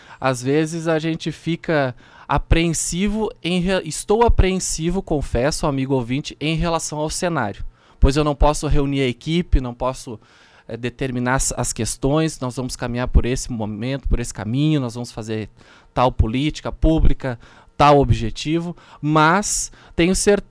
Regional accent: Caçapava, Brazil; sou proveniente do município de Caçapava

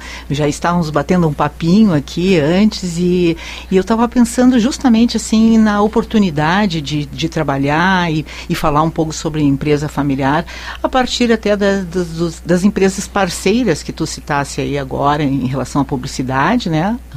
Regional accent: Porto Alegre, Rio Grande do Sul, Brazil; now in Lagoa Vermelha, Brazil; Eu sou de Porto Alegre

